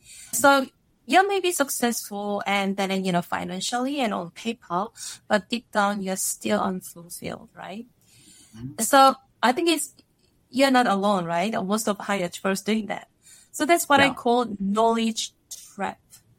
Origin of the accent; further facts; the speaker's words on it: South Korea; English is a second language; moved away as an adult; also born or lived in Paris, France; So I was born in Korea and lived in Korea for 19 years.